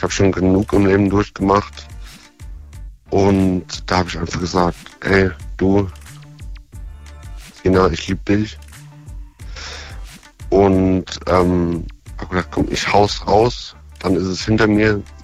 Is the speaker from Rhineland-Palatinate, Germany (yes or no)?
yes; Flomborn, Rhineland-Palatinate, Germany; Ich komme aus Flomborn, das ist in der Nähe von Worms.